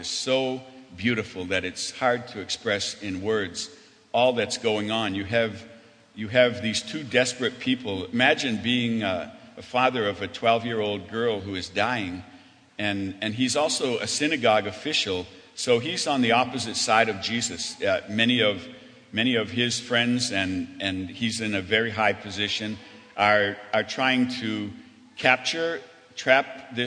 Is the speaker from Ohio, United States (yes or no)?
no; Maine, United States; takes place in a prison in Maine, in my home state, but I've never been inside that prison.